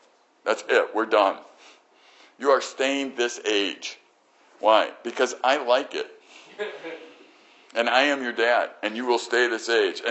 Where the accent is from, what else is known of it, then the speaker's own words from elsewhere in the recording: Chicago, Illinois, United States; I came from Chicago and really was there during the school year and usually at camp during the summer.